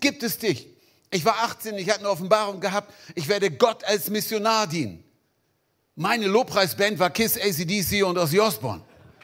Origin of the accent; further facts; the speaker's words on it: Hanover, Lower Saxony, Germany; Ich komme aus Hannover